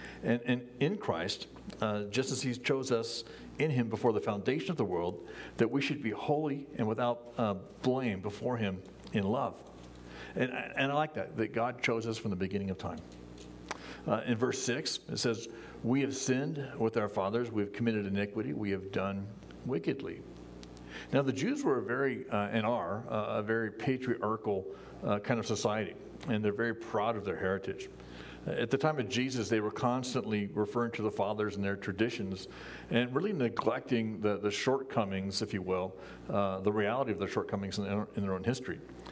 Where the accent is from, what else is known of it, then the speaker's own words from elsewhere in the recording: United States; I am an American. I'm a U.S. citizen.